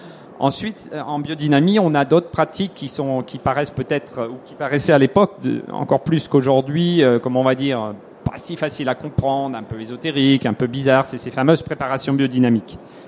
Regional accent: Grand Est, France; Enfin, chez moi, en Alsace, c'est les frênes

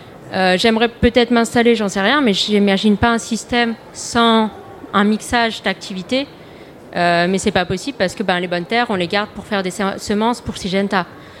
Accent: Auvergne-Rhône-Alpes, France; moi, je suis originaire de Drôme

